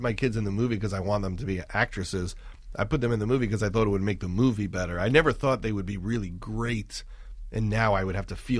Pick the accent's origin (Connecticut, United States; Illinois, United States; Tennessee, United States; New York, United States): New York, United States; Syosset; I'm from Long Island. Syosset and Woodbury. I lived in the gates at Woodbury, and I was there till I went to college. I had an amazing childhood. As I look back, it really was an idyllic place to grow up.